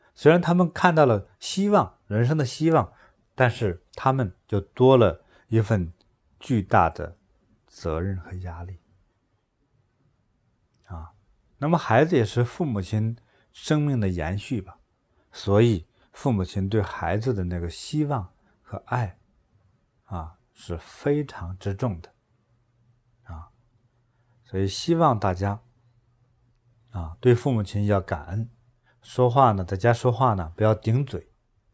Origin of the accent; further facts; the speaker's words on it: China; 就我们中国人这方面说爱就比较腼腆